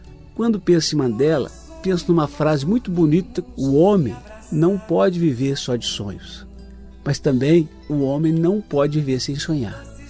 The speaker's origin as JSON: {"language": "Portuguese", "country": "Brazil", "said": "O brasileiro é um povo tão persistente que nós naturalmente criamos esse slogan, né? Sou brasileiro, não desisto nunca."}